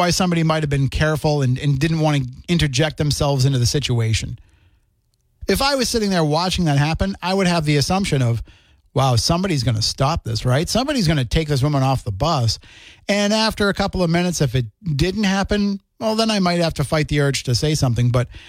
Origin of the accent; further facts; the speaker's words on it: United States; born there; telling us we're not Americans because we are Indian. I told her I'm born in this country.